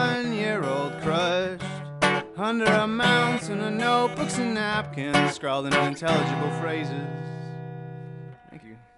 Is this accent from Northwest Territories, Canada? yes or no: no; Guelph, Ontario, Canada; I'm from Guelph.